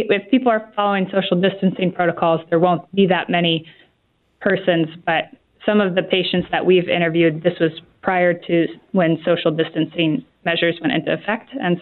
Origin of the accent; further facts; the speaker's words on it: California, United States; also born or lived in New Orleans; No, I'm from California originally, and I went to school in New Orleans.